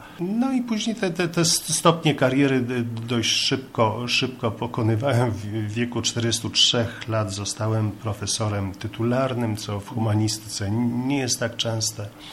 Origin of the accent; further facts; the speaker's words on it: Sopot, Pomeranian Voivodeship, Poland; also born or lived in Poznań; Ja jestem z Sopotu, więc to był powrót do domu.